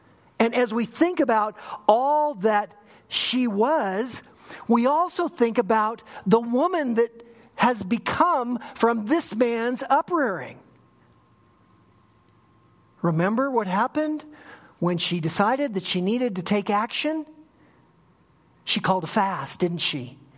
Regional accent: Sun Valley, United States; Living and growing up in Sun Valley, I saw a lot of that.

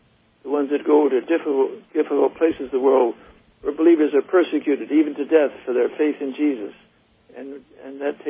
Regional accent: China; I was raised in China as a boy.

